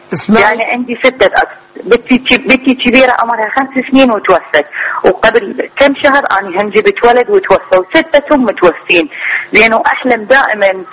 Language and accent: Arabic; Iraq; أنا مفاجأة من العراق